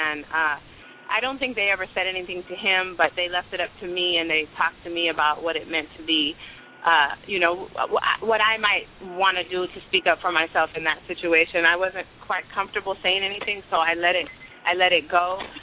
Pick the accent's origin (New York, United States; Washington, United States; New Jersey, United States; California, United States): California, United States; Oakland; As I mentioned, I'm from East Oakland, and it's very urban here.